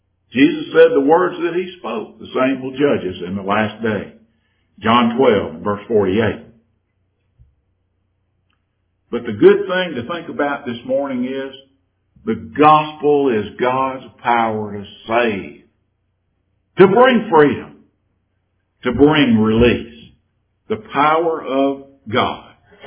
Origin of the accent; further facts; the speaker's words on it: United States; what my circumstances were when I was growing up in America.